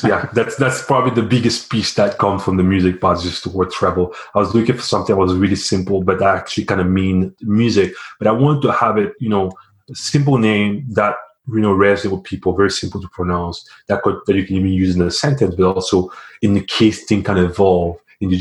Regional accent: Cameroon; now in Ottawa, Canada; So I was a software engineer here in Ottawa. But I grew up in Cameroon, spent, I guess, all my high school, middle school, pretty much everything there. So it's a great country, very diverse, I'll say. And yeah, so I've grew up there.

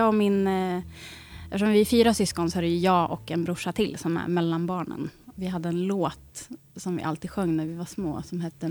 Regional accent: Nyköping, Södermanland, Sweden; jag är från Nyköping, vilket är 10 mil söder om Stockholm. Och jag vet inte varför jag pratar så här. Och jag har, min morfar är ju från Norrbotten. Och framförallt min gammal farmor är från Norrbotten.

